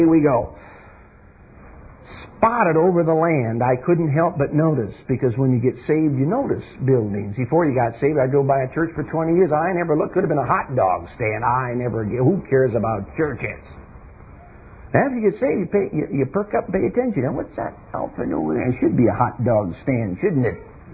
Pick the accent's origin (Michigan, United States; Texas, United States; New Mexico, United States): Michigan, United States; I came from Michigan. And I lived in a rural area for a while.